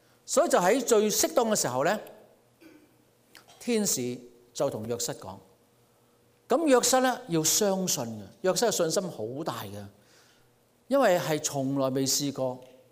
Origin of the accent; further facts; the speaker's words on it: China; 指腹为婚，我们中国人是吧